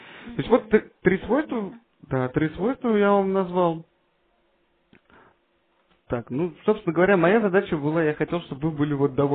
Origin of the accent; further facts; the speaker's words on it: Moscow, Russia; они из Москвы, ну я и сам из Москвы